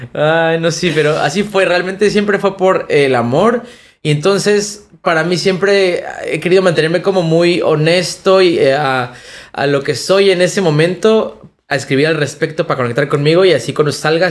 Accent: Ciudad Satélite, State of Mexico, Mexico; now in Mexico City, Mexico; Yo soy del Estado de México originario del Estado de México, de una parte que se llama Satélite, de donde es uh-huh. … Sí. Ahora vivo en la Ciudad de México. Pero ya tengo un par de años por ahí

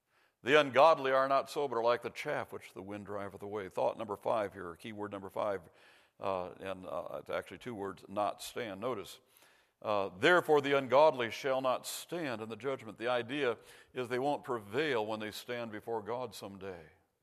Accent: Pekin, Illinois, United States; About 5 years ago, we went back to my hometown, Pekin, Illinois, where I grew up and then served with my dad for about 10 years.

